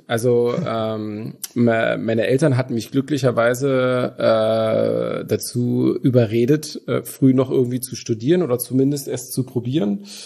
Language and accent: German; Brandenburg an der Havel, Brandenburg, Germany; born there; Aber tatsächlich bin ich nicht Ur-Berliner, sondern geboren in Brandenburg an der Havel.